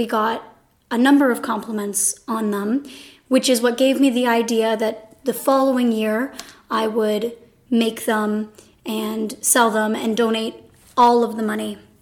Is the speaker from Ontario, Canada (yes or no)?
yes; Picton, Ontario, Canada; now in Belleville, Canada; I was born and raised in Picton. This is my hometown. My grandfather was a member of the Wellington Legion, which is why I donated to Wellington. I only moved to Belleville, actually, the year I started crocheting.